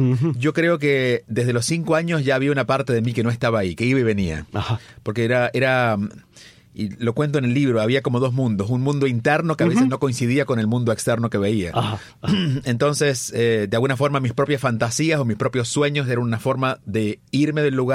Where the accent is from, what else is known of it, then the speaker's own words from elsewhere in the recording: Villa Santa Rosa, Córdoba, Argentina; oficialmente nací en Córdoba, capital de la provincia de Córdoba, pero al día siguiente estaba en mi pueblo, que se llamaba Santa Rosa de Río Primero y ahora se llama Villa Santa Rosa, porque los pueblos también cambian. Un pequeño pueblo de unos, imagino en aquel momento, 3,000-4,000 habitantes